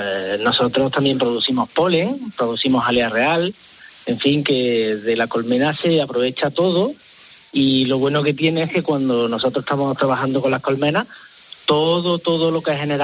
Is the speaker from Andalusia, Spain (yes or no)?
yes; Córdoba, Andalusia, Spain; Nosotros somos de Córdoba, ¿sí? Estamos en Córdoba, ¿sí?